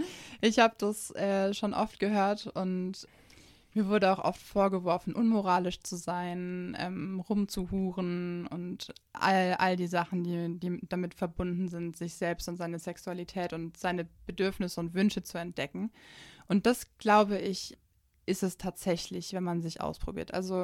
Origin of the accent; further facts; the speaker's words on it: Germany; born there; in mir als gebürtige Deutsche